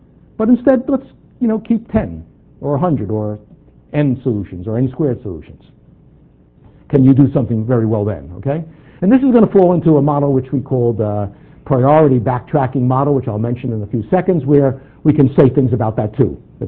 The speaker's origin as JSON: {"language": "English", "region": "New York", "country": "United States", "accent": "New York", "lives_now": "Toronto, Canada", "said": "And by now, even though I was introduced as a Torontonian, my New York accent will start to come out, I can't help it at this speed."}